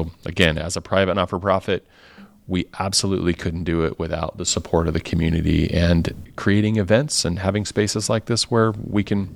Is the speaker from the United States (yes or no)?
yes; Oregon, United States; I will tell you, when I grew up in Oregon.